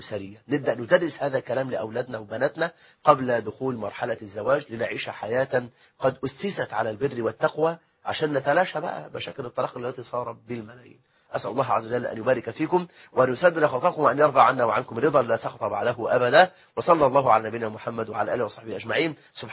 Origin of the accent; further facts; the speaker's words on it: Egypt; بلدنا مصر